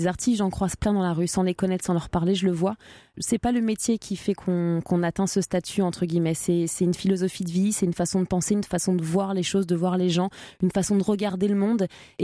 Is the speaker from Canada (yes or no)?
no; Trappes, Île-de-France, France; je le ressentais déjà très jeune lorsque je disais que je venais de Trappes